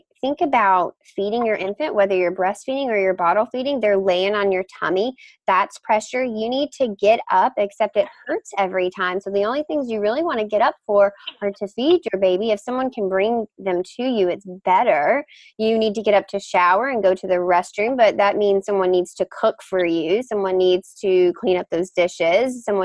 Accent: Mississippi, United States; now in Boston, United States; I grew up in Mississippi, so this rural part of the United States 100% hits home for me.

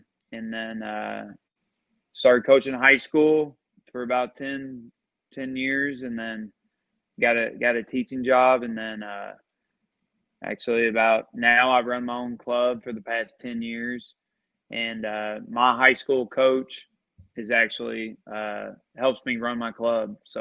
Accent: Indiana, United States; So, I mean, I was born and raised in Indiana, and I mean, I grew up and playing all sports

